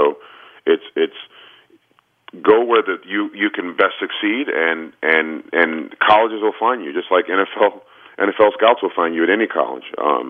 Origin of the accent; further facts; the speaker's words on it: Washington, District of Columbia, United States; Well, I went to I grew up in Washington, D.C. and went to Gonzaga High School.